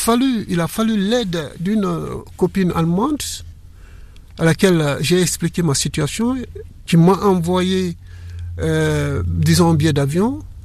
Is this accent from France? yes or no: no; Conakry, Guinea; moved away as an adult; now in Bratislava, Slovakia; je suis originaire de la Guinée, Conakry. J'ai 63 ans. Je vis ici en Bratislava. Je suis arrivé en Tchécoslovaquie en 1982.